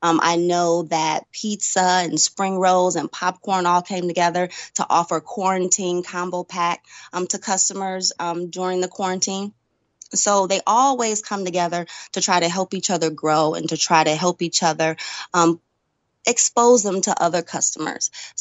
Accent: Detroit, Michigan, United States; also born or lived in Georgia; now in Milwaukee, United States; I am not originally from Milwaukee. I am originally from Detroit. And coming from Georgia about 3 years ago

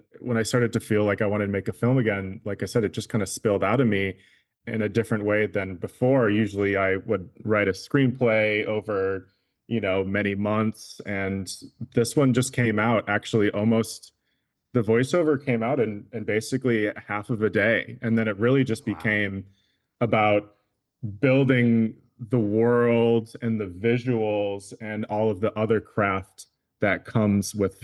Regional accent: Twin Cities, Minnesota, United States; I didn't grow up in the reservation. I grew up in the Twin Cities.

